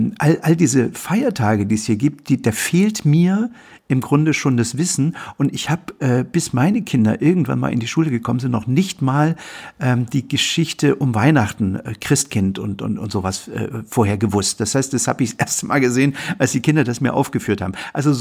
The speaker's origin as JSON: {"language": "German", "region": "East Germany", "country": "Germany", "tie": "born or raised there", "said": "Ich bin in der DDR aufgewachsen, das haben wir jetzt, glaube ich, einige schon mitgekriegt und meine Eltern haben mich jetzt nicht im Glauben erzogen. Das heißt also, ich bin so ein Standard-DDR-Bürger."}